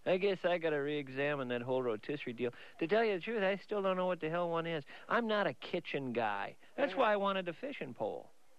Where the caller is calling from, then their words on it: St. Paul, Minnesota, United States; St. Paul, Minnesota.